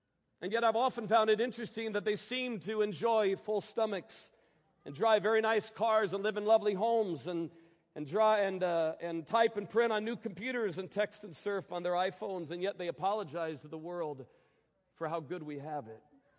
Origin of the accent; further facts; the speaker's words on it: United States; So as an American in my earthly citizenship, I am proud to be an American.